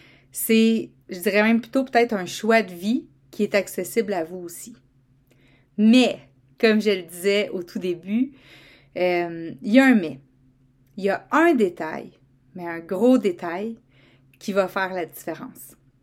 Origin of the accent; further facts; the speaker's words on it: Quebec, Canada; même si on est tous Québécois, qu'on vient du Québec, que notre passeport est canadien.